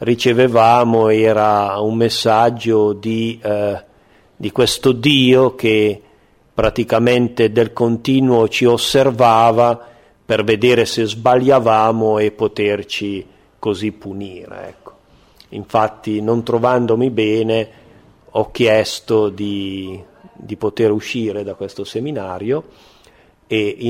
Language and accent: Italian; Cairo Montenotte, Liguria, Italy; born there; now in Melazzo, Italy; Io sono, diciamo, originario come nascita di Cairo Montenotte, in provincia di Savona, però risiedo in questo paese di Melazzo perché è il paese di provenienza dei miei genitori. Mio padre e mia madre erano proprio di questo paese.